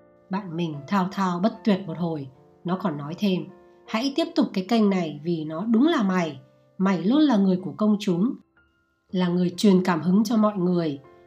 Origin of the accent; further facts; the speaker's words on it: Hanoi, Vietnam; mình là một cô gái gốc Hà Nội, khi ba đời từ đời các cụ đến bà ngoại và mẹ mình đều sinh ra và lớn lên ở Hà Nội.